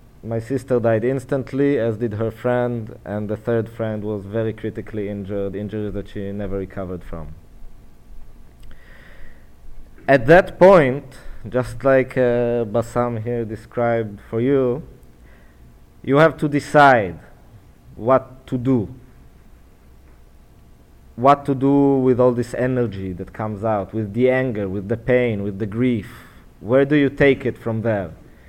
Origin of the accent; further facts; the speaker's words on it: Jerusalem, Jerusalem District, Israel; I come from Jerusalem. I'm 31 years old.